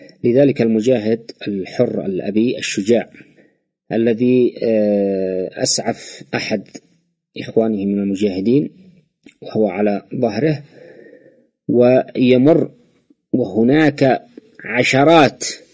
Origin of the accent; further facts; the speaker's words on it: Yemen; نحن كيمنيين